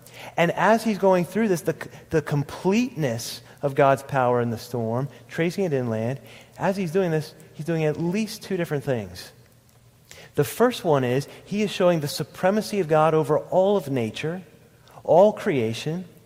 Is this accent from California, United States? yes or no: no; Pennsylvania, United States; You know, I grew up in Fulton County. You get the storms get to you a little bit earlier over there.